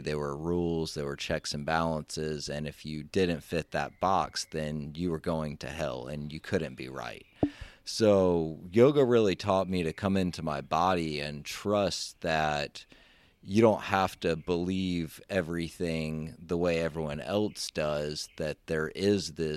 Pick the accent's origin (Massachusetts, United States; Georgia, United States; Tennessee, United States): Tennessee, United States; Memphis; My childhood was intense. I grew up in Memphis, Tennessee. And spirituality was all centered around the Christian religion and leaning more to the Baptist, very strict, black and white interpretation of those texts.